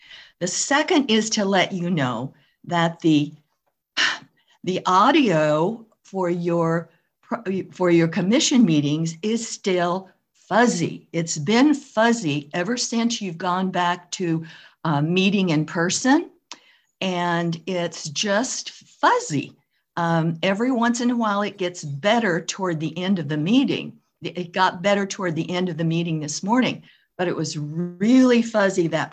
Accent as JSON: {"language": "English", "town": "Edmonds", "region": "Washington", "country": "United States", "said": "I'm from Edmonds, Washington, and I have 3 comments."}